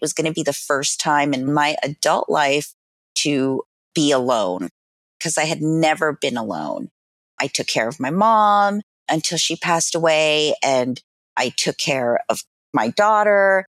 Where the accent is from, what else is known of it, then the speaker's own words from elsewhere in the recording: Los Angeles, California, United States; I am born and raised in Los Angeles. I went to school here. I raised my daughter here. So I am a true Angeleno.